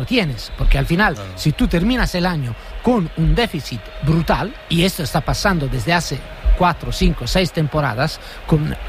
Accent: Italy; Spanish is a second language; also born or lived in England; tú has dicho que he vivido en Inglaterra, pero yo soy italiano

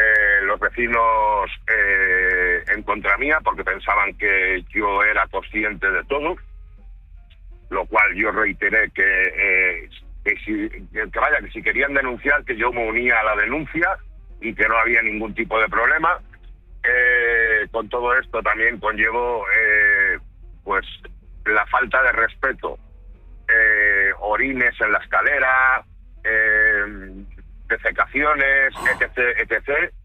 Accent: Galicia, Spain; Yo soy natural de Galicia

